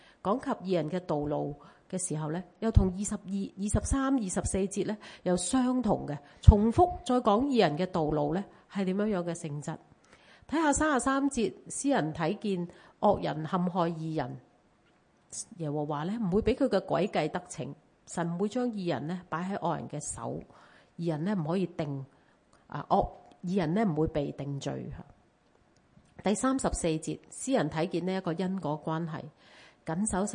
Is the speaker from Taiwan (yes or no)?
no; Hong Kong; 今天我们在香港居住，我们有地，有居住的地方呢，是我们香港人梦寐以求的生活。